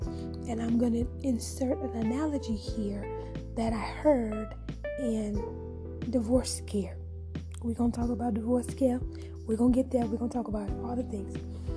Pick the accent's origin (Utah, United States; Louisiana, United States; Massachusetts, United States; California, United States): Louisiana, United States; Natchitoches; I am from Louisiana, Natchitoches, Louisiana to be exact. And I'm a Southern girl.